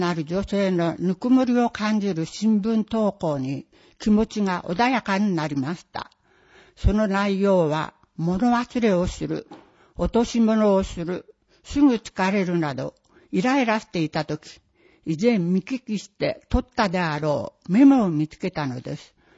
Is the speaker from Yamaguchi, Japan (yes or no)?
no; Kuriyama, Hokkaido, Japan; 生まれも育ちも栗山町の私には、他の市町村とは比べる術はないが